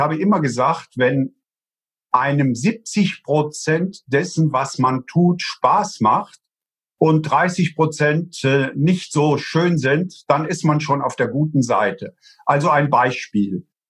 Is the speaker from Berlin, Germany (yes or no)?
no; Rhineland-Palatinate, Germany; ich komme ja aus der Eifel. Bei uns sind zwei große Flugplätze, Büchel von der Luftwaffe und Spangdahlem von der amerikanischen Air Force.